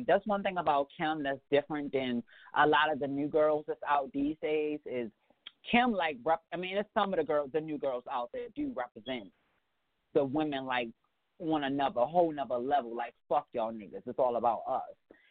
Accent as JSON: {"language": "English", "town": "Baltimore", "region": "Maryland", "country": "United States", "said": "I'm from Baltimore, so you know, like to me, you got an accent."}